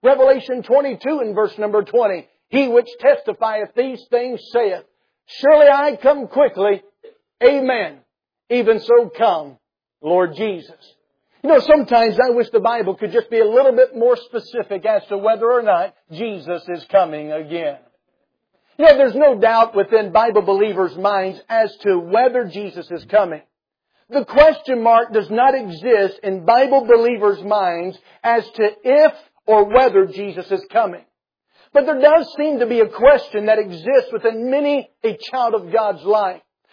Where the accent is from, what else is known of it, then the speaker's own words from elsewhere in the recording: North Carolina, United States; I'm from North Carolina. I talk about Southerners because I are one. And growing up in North Carolina